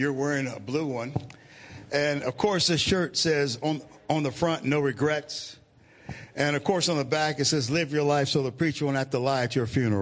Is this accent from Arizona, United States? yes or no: no; Cincinnati, Ohio, United States; Now, I grew up in Cincinnati. I'm a Buckeye.